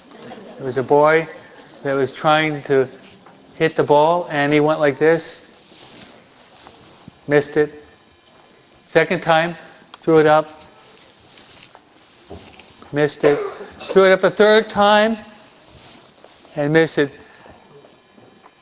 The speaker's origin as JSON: {"language": "English", "region": "New York", "country": "United States", "accent": "New York", "said": "So hopefully you hear me, or maybe my New York accent is too pronounced."}